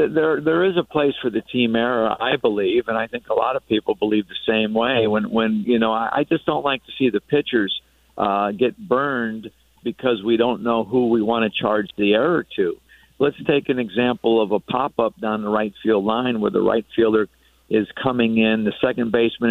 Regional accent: Northeast, United States; Yeah, you know, I grew up watching hockey in the Northeast, and we played a little bit out on the ponds.

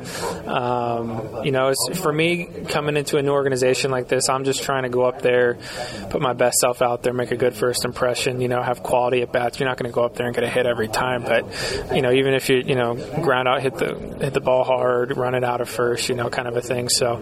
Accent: St. Louis, Missouri, United States; Yeah, Jim Edmonds was the guy for me, you know, growing up in St. Louis, you know, just watching him make some crazy defensive plays and hitting home runs and stuff like that.

